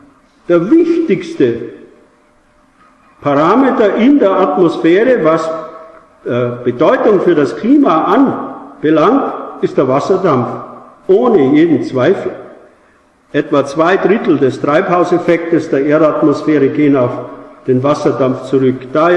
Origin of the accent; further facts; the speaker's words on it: Bavaria, Germany; Ich stamme aus dem Berchtesgadener Land, da im Stau von Gebirgen kann das relativ hoch gehen.